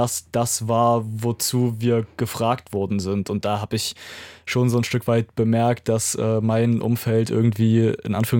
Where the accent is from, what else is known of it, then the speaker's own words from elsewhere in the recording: Zwickau, Saxony, Germany; wir sind damals für Klimaschutz mit Fridays for Future in meiner Heimatstadt Zwickau auf die Straße gegangen.